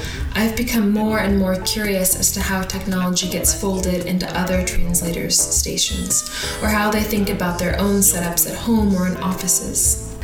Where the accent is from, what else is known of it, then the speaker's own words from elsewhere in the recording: Texas, United States; a ways north of my hometown up in Dallas